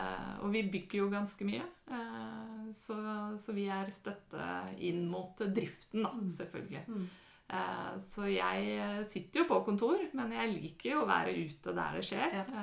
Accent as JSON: {"language": "Norwegian", "region": "Oslo", "country": "Norway", "said": "Jeg er jo fra Oslo"}